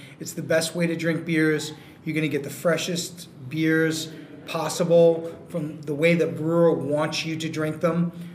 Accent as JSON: {"language": "English", "town": "New York City", "region": "New York", "country": "United States", "tie": "born or raised there", "said": "I'm a New Yorker, born and bred, but I've been coming up here for years, as a vacation spot."}